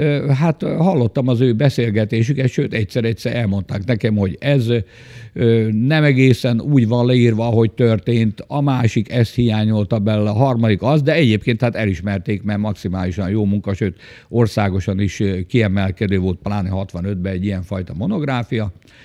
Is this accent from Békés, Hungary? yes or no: yes; Orosháza, Békés, Hungary; itt születtem Orosházán, és úgy adatot, hogy egész életemet itt töltöttem el.